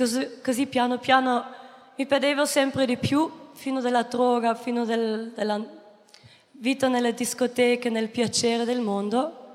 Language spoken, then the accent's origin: Italian; Austria; ho 22 anni, vengo dall'Austria